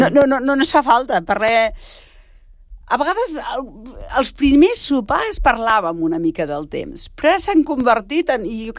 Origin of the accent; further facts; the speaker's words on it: Berga, Catalonia, Spain; now in Sant Cugat del Vallès, Spain; I això, potser perquè sóc de Berga, per mi és el que més m'agrada.